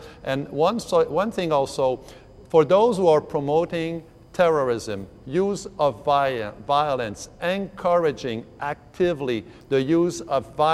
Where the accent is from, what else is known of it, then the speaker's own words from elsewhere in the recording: Canada; those terrorists are willing to stop us from being what we are, from being Canadian, actually, basically.